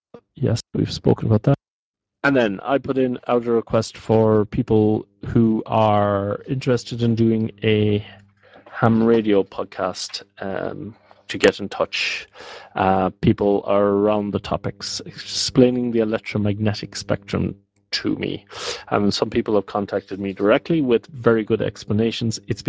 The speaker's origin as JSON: {"language": "English", "country": "Ireland", "lives_now": "Netherlands", "said": "Basically, I'm an Irish man living in the Netherlands."}